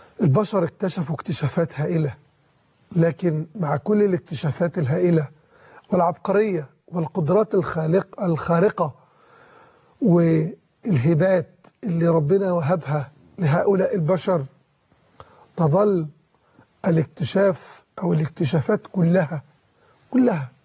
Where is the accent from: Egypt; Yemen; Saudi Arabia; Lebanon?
Egypt; نفسنا كمصريين